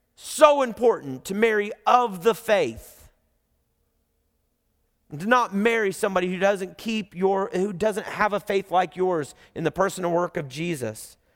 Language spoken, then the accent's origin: English; Oklahoma, United States; I'm from Oklahoma.